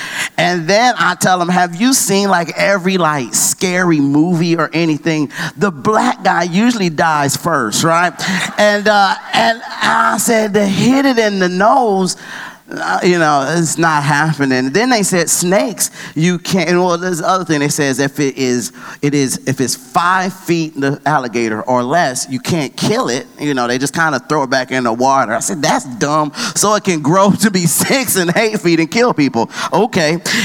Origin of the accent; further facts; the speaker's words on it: Buffalo, New York, United States; moved away; also born or lived in Atlanta; I am originally from Buffalo, New York. I moved from Buffalo, New York down to Atlanta.